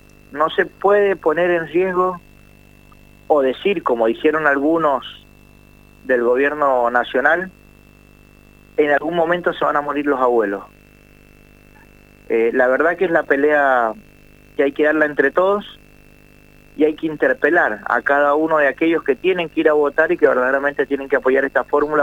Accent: Argentina; no somos Chile, somos Argentina.

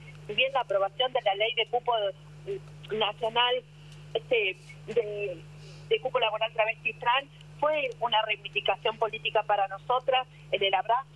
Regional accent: Salta, Argentina; yo vengo de la periferia, como muchas de nuestras compañeras venimos, soy de Salta, vengo a estos contextos por migración

